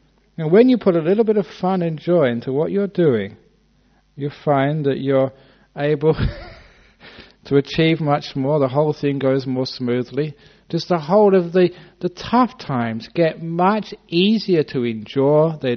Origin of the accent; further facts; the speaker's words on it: England, United Kingdom; born there; I was born in England.